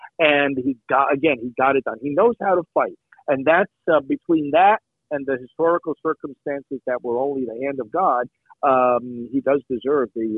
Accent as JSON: {"language": "English", "region": "New York", "country": "United States", "tie": "born or raised there", "said": "You know, I think, of course, I'm from New York originally. We grew up just north of New York City."}